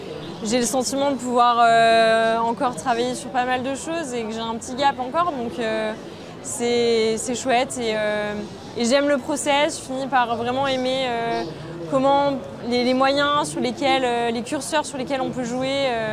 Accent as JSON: {"language": "French", "region": "Provence-Alpes-Côte d'Azur", "country": "France", "tie": "born or raised there", "said": "Et en fait, j'ai grandi dans le Mercantour, donc j'ai toujours beaucoup aimé la montagne."}